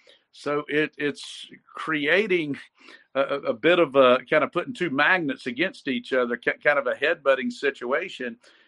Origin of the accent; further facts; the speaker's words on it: Statesboro, Georgia, United States; And I can remember growing up in Statesboro, when we started being able to get the home delivery of the Atlanta Constitution